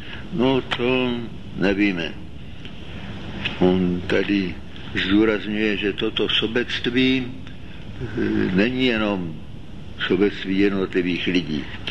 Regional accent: Moravia, Czechia; já se občas cítím jako Moravák

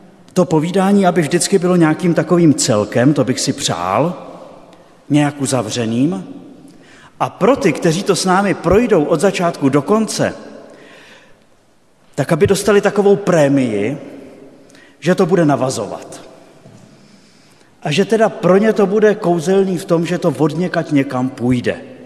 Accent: Jihlava, Vysočina Region, Czechia; now in Prague, Czechia; Působil jsem v kostelním Vydří, to je na Vysočině, prodák jsem od Jihlavy a teď působím v Praze.

